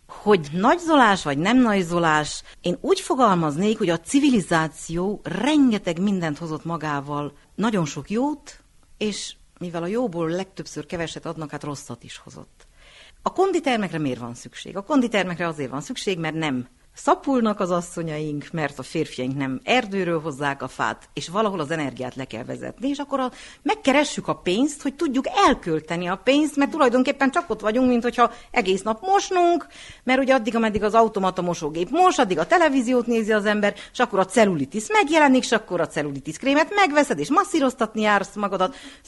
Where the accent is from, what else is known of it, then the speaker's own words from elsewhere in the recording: Partium, Romania; now in Székelyföld, Romania; Hát én nem székelyföldi vagyok, és nagyon örülök ennek a kérdésnek. Én Partiumból érkeztem ezelőtt 36 évvel Székelyföldre